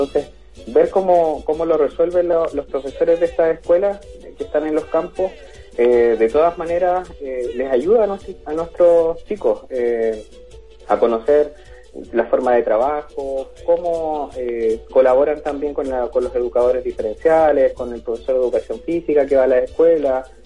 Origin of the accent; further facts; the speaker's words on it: Santiago, Santiago Metropolitan Region, Chile; Sí, nosotros venimos desde Santiago